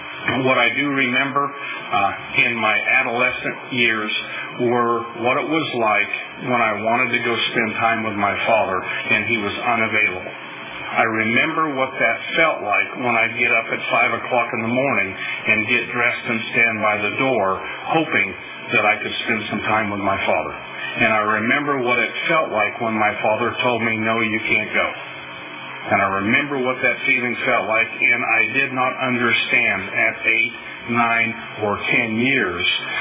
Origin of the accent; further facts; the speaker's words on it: Burl, California, United States; I was born and I grew up in the San Joaquin Valley my whole life. I grew up in an agricultural background.